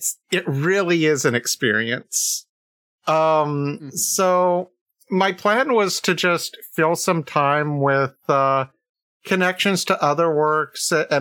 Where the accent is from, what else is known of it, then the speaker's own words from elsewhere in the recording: the South, United States; I do speak the way I do. I am from the American South.